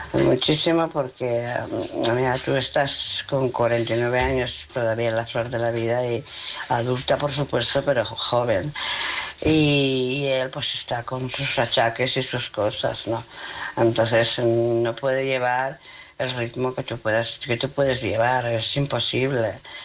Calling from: Barcelona, Catalonia, Spain; de Barcelona.

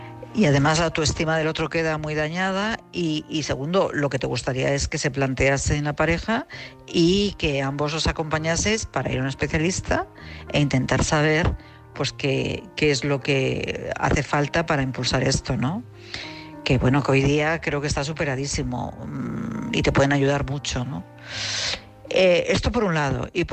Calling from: Madrid, Community of Madrid, Spain; de Madrid.

